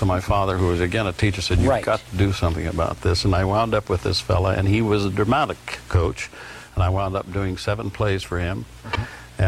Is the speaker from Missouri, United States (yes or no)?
yes; Kansas City, Missouri, United States; also born or lived in Liberty; I was born in Liberty, but moved there. I think when I was about a year and a half old. I went to school in Kansas City and then went to the University of Kansas.